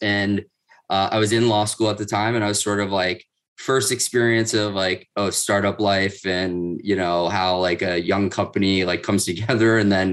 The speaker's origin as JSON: {"language": "English", "town": "Miami", "region": "Florida", "country": "United States", "said": "So went back to Florida. I'm from Miami originally and went to law school at University of Florida in Gainesville"}